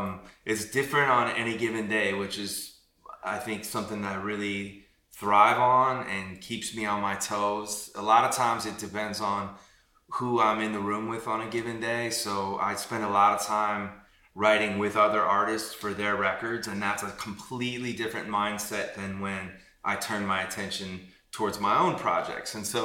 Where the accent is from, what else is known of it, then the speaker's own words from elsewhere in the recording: Midwest, United States; No, I grew up in the Midwest, and so it was baseball, basketball, and football.